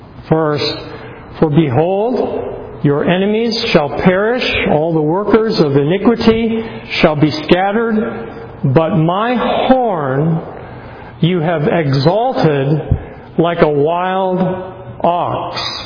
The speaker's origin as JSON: {"language": "English", "region": "New Hampshire", "country": "United States", "tie": "born or raised there", "said": "I was raised in New Hampshire, as some of you know, and every year my family would go to the county fair."}